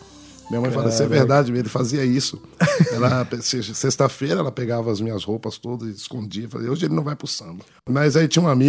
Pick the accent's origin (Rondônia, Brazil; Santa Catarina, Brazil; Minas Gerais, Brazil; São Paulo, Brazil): São Paulo, Brazil; Campinas; also born or lived in Tietê / Ribeirão Preto; Meu pai trabalhava como mestre de obra da Caixa Econômica Federal na época. Eu viajava muito. Então, nasci em Tietê, fomos para Ribeirão Preto, capital, e viemos parar em Campinas. O primeiro bairro que eu morei em Campinas foi São Bernardo.